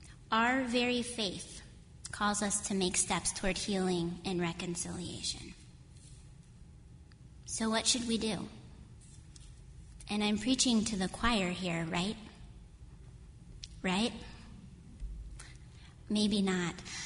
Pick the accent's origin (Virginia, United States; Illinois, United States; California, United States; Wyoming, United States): Wyoming, United States; I grew up in Wyoming. My immediate family were not overt racists, and there weren't a lot of black people around. My Lutheran confirmation classes sure taught me some things about Catholics, though.